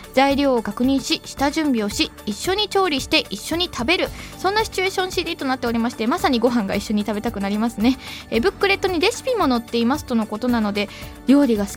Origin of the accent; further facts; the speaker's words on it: Nagano, Japan; 私長野出身なので、